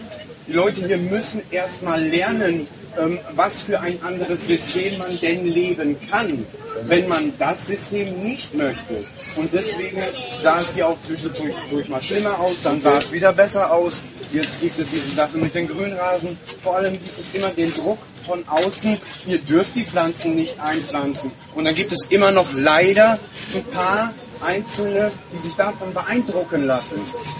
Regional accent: Frankfurt, Hesse, Germany; Ich bin Frankfurter.

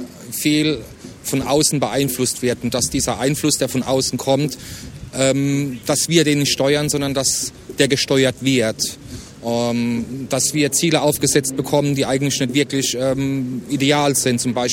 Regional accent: Mannheim, Baden-Württemberg, Germany; Wir kommen aus Mannheim

